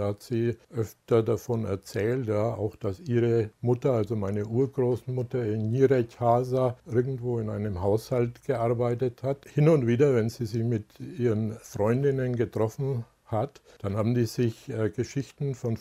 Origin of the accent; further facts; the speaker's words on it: Bavaria, Germany; Früher war ja noch die amerikanische Besatzungsmacht dort in Bayern, wo ich aufgewachsen bin.